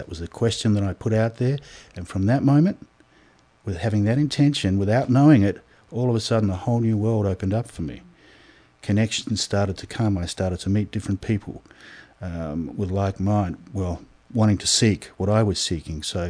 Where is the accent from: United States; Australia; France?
Australia; Yeah, being born and bred in Australia, Life down there is one big party most of the time.